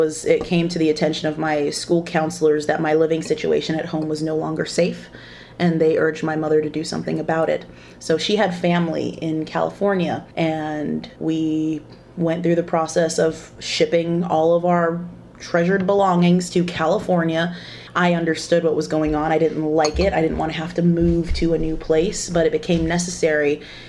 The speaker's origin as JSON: {"language": "English", "country": "Bahrain", "tie": "born or raised there", "accent": "American", "said": "People are often very surprised to hear I'm a British citizen because I have an American accent. People don't often believe me, but I went to a Department of Defense school in Bahrain in the Middle East."}